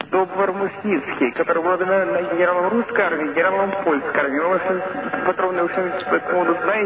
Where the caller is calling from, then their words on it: Moscow, Russia; я из Москвы.